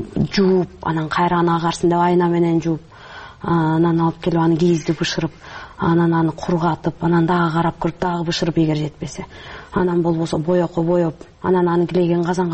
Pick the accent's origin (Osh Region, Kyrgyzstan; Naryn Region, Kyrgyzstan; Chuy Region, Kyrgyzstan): Naryn Region, Kyrgyzstan; At-Bashy; мен өзүм деле ат башыда чоңойгом, э анан ат башыда шырдак жасабаган эч ким жок, баарыбыз билебиз, э кол эмгек менен ушу сырттагы мал чарбачылыгы менен чоңоебуз.